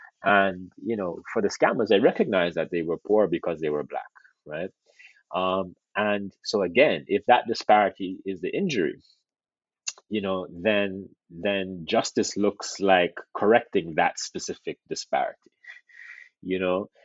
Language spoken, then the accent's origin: English; Jamaica; although I'm Jamaican and so forth.